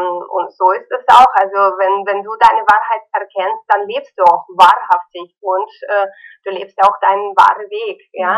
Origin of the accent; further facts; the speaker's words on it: Ukraine; first language Russian; German is a second language; also born or lived in Kazakhstan; Ich bin in Kasachstan geboren, in der Ukraine aufgewachsen. Meine Muttersprache ist aber Russisch, ja.